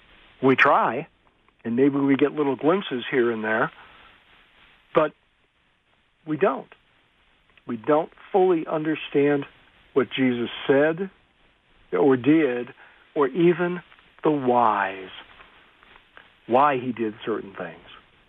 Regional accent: Prescott, Arizona, United States; also born or lived in Mechanicsville, Maryland / St. Louis / San Diego / Seattle; My initial answer would be, Prescott, Arizona. Okay, and that would be a correct answer. But I could also answer Mechanicsville, Maryland, St. Louis, San Diego, Seattle, all my tours in the Navy.

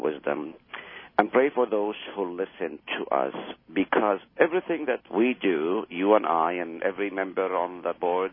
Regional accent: Israel; I heard that often growing up in the Middle East, specifically in Israel.

